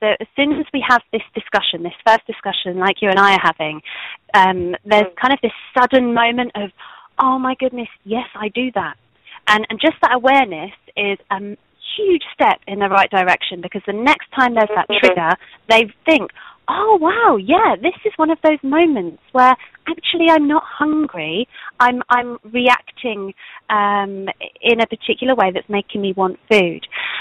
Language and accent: English; England, United Kingdom; I mean, obviously, I'm English, we love a cup of tea.